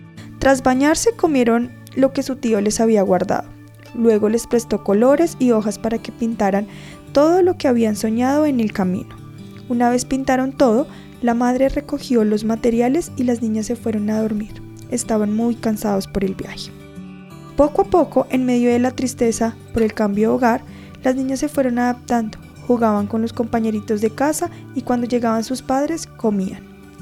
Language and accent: Spanish; Girardot, Cundinamarca, Colombia; Vengo de Girardot, Cundinamarca.